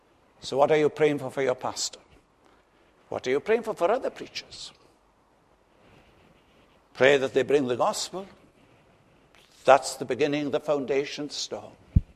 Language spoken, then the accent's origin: English; Ammanford, Wales, United Kingdom; I was brought up in Ammanford, in a church that had been touched greatly by the 1904 revival.